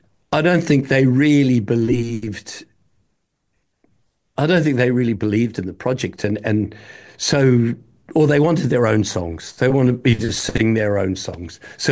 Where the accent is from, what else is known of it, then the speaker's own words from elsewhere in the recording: New Zealand; Well, I came from New Zealand, and … to me was